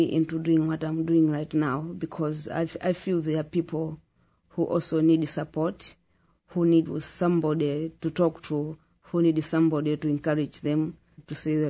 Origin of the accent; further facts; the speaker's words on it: Malawi; I come from Malawi, which is in this Sub-Saharan regions in southern Africa.